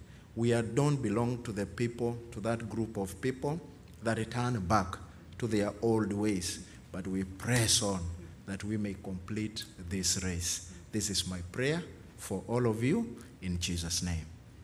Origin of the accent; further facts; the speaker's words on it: Kenya; We come from Kenya